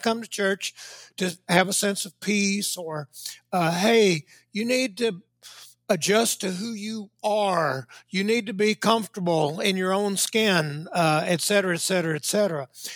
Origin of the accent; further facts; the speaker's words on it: South Carolina, United States; growing up in South Carolina, it was the Black church